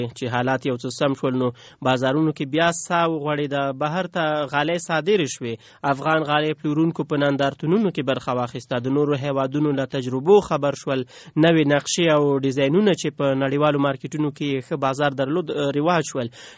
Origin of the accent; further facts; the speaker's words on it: Faryab, Afghanistan; زه د فاریاب اوسیدونکی یم.